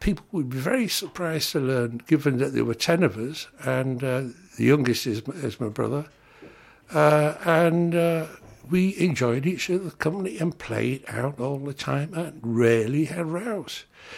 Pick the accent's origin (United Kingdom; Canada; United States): United Kingdom; Manchester, North West England; born there; let me tell you that although born in Manchester, which is admittedly in England, both my parents are Irish, probably going back loads of generations.